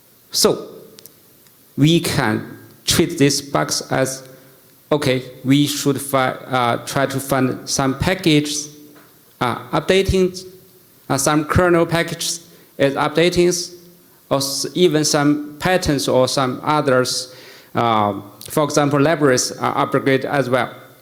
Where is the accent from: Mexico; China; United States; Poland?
China; Beijing; English is a second language; and I'm from Beijing, China, and I have been working on sushi for about 5 years. So at first, let me say my English is not very good.